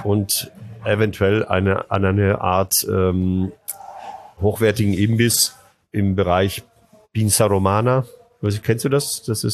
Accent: Veneto, Italy; German is a second language; now in Germany; die ist hauptsächlich in Venedig und Treviso zu Hause, meine Heimat.

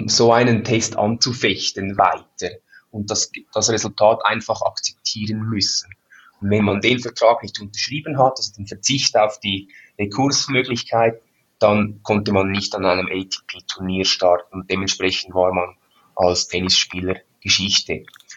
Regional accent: Switzerland; ich bin ein stolzer Schweizer

